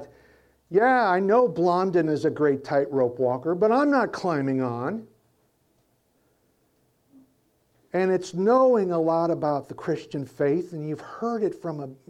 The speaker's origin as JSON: {"language": "English", "region": "the South", "country": "United States", "tie": "born there", "said": "Of course I love Jesus. I was born in the South."}